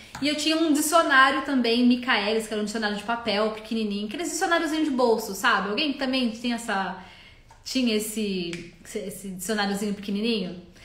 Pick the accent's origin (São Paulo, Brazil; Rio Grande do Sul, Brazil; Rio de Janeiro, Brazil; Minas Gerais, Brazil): São Paulo, Brazil; Osasco; now in Indaiatuba, Brazil; Vim de Osasco. Tem alguém de Osasco aí? Sou de Osasco, São Paulo. Nasci, cresci ali em Osasco. Hoje eu moro em Indaiatuba.